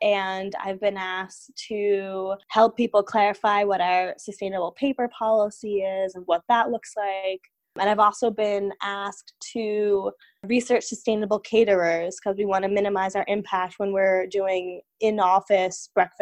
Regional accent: New York, United States; I'm 28 and I'm from New York.

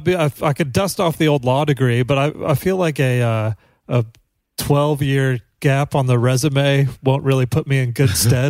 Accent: Kansas, United States; So there's a nostalgia group for the Johnson County where I grew up in Kansas.

